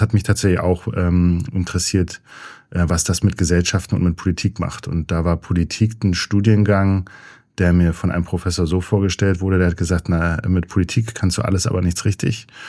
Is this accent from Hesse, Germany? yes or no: no; Berlin, Germany; Ja, Ostberliner.